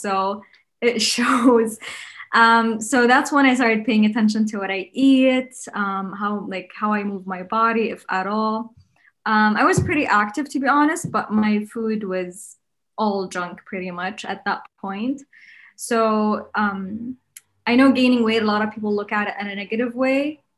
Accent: Saudi Arabia; English is a second language; I live in Riyadh. I'm from Saudi.

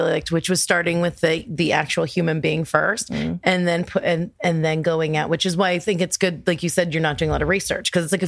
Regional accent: Los Angeles, California, United States; Well, LA/Orange County, East LA, and then moved back and forth when my parents were divorced.

